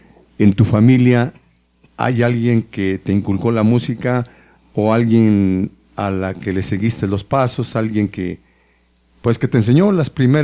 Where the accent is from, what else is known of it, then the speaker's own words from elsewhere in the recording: Atlapulco, Mexico; Esta es la música de mi tierra. Esta es la música con la que nos damos a conocer, con que Atlapulco se da a conocer.